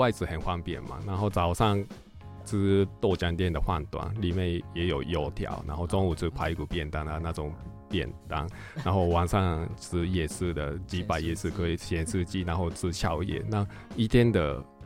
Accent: Japan; 因为我是日本人，所以就给台台听

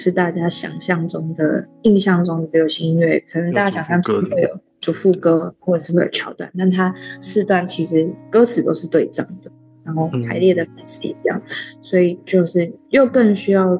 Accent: Liugui, Kaohsiung, Taiwan; 我小时候生活在那个六龟嘛，然后六龟就是一个很淳朴、很纯真，然后保留了大自然非常多的地方。

